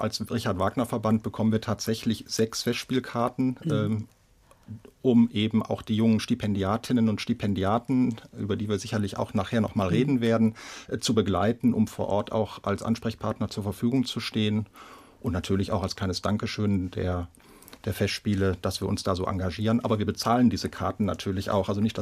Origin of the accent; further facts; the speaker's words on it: Wuppertal, North Rhine-Westphalia, Germany; als ich dann in Wuppertal in meiner Heimatstadt in den Richard-Wagner-Verband eingetreten bin